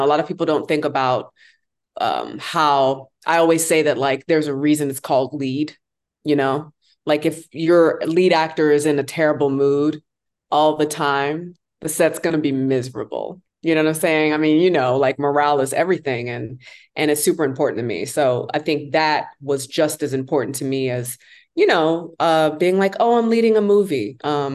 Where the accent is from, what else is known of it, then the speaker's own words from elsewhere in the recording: Maryland, United States; I'm a Maryland girl. I'm from Maryland.